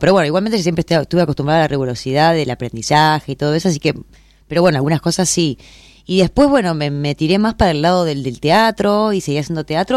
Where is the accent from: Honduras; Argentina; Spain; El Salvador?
Argentina; Córdoba; moved away as an adult; hace 25 años van a ser, que estoy acá, y me vine a los 18, y un año pasé por Rosario, que es la ciudad más próxima